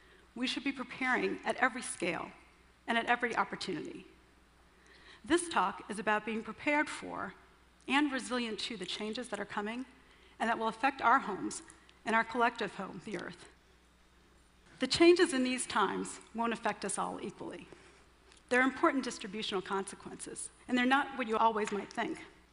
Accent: New Orleans, Louisiana, United States; Skyline of my hometown, New Orleans. It was a great place to grow up

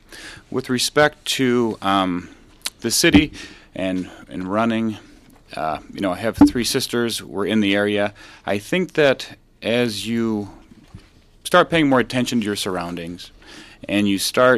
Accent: Dearborn Heights, Michigan, United States; I grew up in Dearborn Heights. I attended Divine Child High School.

